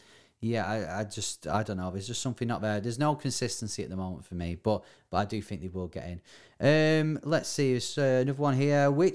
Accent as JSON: {"language": "English", "town": "Bury", "region": "North West England", "country": "United Kingdom", "tie": "born or raised there", "said": "because he's from my hometown, Bury, Phil Neville"}